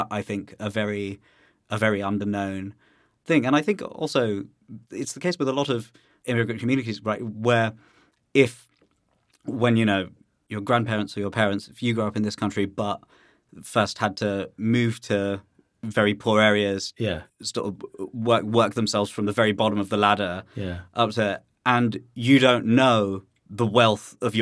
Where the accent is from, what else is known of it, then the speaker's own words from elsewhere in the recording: United Kingdom; you and I are both second-generation immigrants. We're British people, although we haven't sort of abandoned our Asian-ness